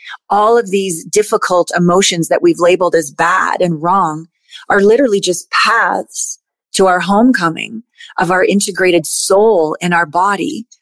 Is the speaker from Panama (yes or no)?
no; Canada; I'm Canadian